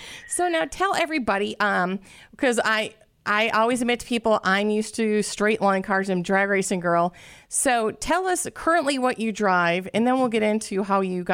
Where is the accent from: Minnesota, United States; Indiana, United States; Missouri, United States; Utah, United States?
Minnesota, United States; you're Canadian and I'm Minnesotan. So people are like, oh, you sound Canadian.